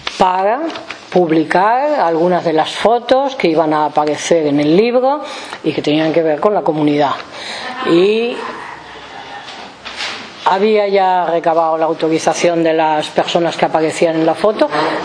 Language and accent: Spanish; Israel; hebrea, israelita, judía, y además soy israelí.